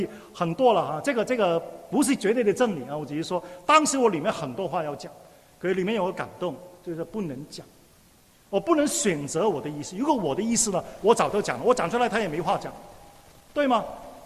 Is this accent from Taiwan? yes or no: no; Hong Kong; Chinese is a second language; 很多人也知道我是香港出生，香港长大。在我过去牧会当中，哈、啊，我从来没有用普通话讲道的，我也没有学过讲普通话的。